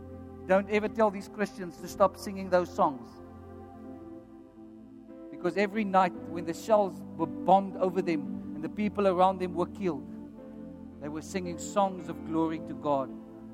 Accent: South Africa; But being a South African, there's nothing wrong with that.

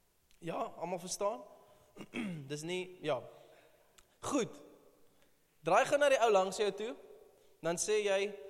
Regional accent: Malmesbury, Western Cape, South Africa; Ek kom van Mamasbury af, al die nuwe mense. En dis 'n vreeslike charismatiese plek. En daar aanbid jy nie met 'n gitaar in die kerk nie.

